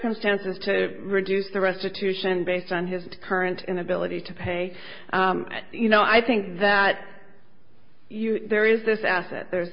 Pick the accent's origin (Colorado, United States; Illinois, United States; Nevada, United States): Nevada, United States; Reno; I'm from Reno. I don't get down to Vegas very much.